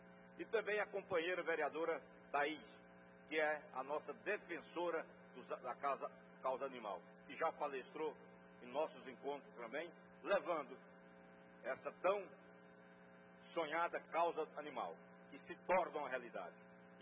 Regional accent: Uruaçu, Goiás, Brazil; Sou da cidade de Uruaçu, vizinha aqui de Anápolis. Passamos aqui toda semana, a 230 quilômetros, a nossa cidade, Uruaçu.

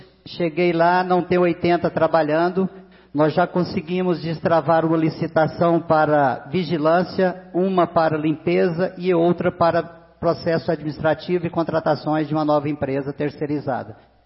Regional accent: Santa Terezinha, Brazil; a Santa Terezinha, minha cidade natal, foi emancipada em 25 de outubro de 1963 e eu nasci em Santa Terezinha no dia 17 de novembro de 63. Eu sou o primeiro filho teresiense

